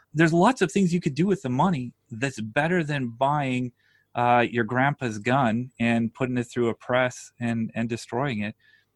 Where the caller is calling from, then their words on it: Moose Jaw, Saskatchewan, Canada; So I'm talking today from Moose Jaw, Saskatchewan. That's as far as anybody in Toronto or Ottawa in the middle of Canada is concerned. I live in the middle of nowhere.